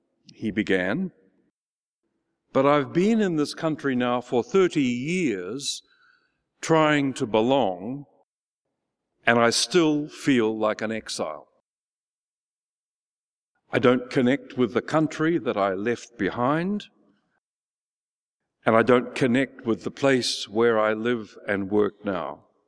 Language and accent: English; New Zealand; having just spent the last hour singing the praises of being Kiwi